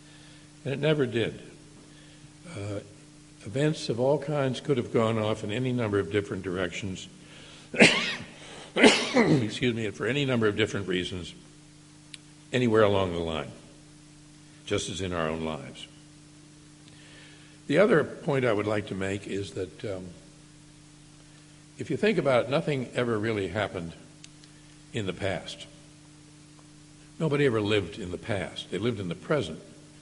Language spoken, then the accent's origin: English; Pittsburgh, Pennsylvania, United States; Pittsburgh is my hometown